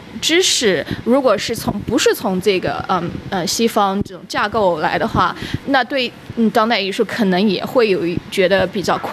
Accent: Nanjing, Jiangsu, China; moved away as an adult; also born or lived in Sydney; now in Darwin, Australia; 我是从南京长大的，我学艺术学了其实很久了，从初中、高中、大学，我是在南京艺术学院毕业的，然后毕业完了以后，我来澳大利亚，然后我一开始到的是悉尼

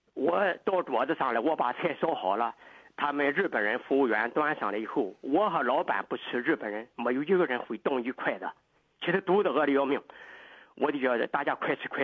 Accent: China; 老板是我们中国人，我是中国人，在其他的都是外国人。

